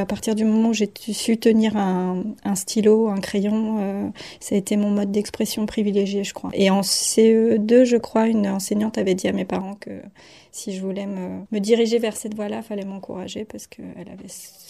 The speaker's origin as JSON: {"language": "French", "town": "Rennes", "region": "Brittany", "country": "France", "also_born_or_lived": "Paris", "lives_now": "Verberie, France", "said": "je suis bretonne d'origine, je suis née à Rennes. Et puis ensuite, j'ai fait un crochet par Paris et j'ai déboulé il y a une dizaine d'années maintenant à Verberie."}